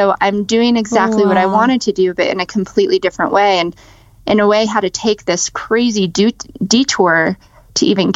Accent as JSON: {"language": "English", "town": "Las Vegas", "region": "Nevada", "country": "United States", "tie": "born or raised there", "said": "So, I grew up in Las Vegas, and that's where I was born and raised."}